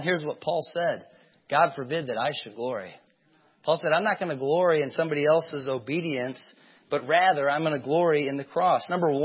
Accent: United States; born there; I am very thankful that I'm an American. I'm very thankful to have been born in the United States of America

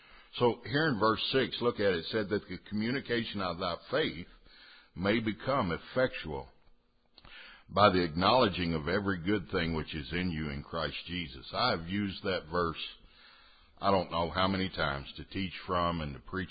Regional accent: the South, United States; I didn't want to be a Polak. I'm from the South.

